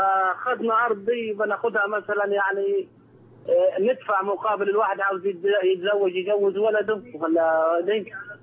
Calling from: Saudi Arabia; أنا بكلمك والله من السعودية يا أخي

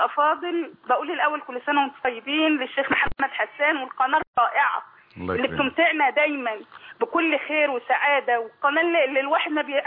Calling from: Kafr El Sheikh, Kafr El Sheikh Governorate, Egypt; انا بكلم حضرتك من كفر الشيخ.

